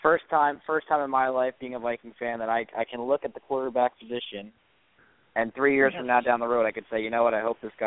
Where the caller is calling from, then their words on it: New Jersey, United States; I'm calling from New Jersey.